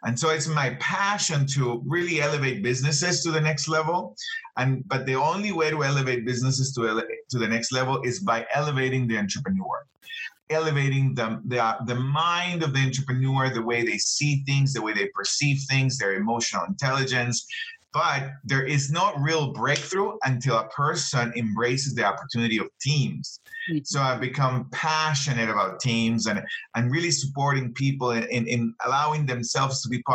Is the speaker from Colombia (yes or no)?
yes; Colombia; also born or lived in Belize; I'm originally from Colombia. And I grew up, that was my formative years. And I also lived in Belize for a while.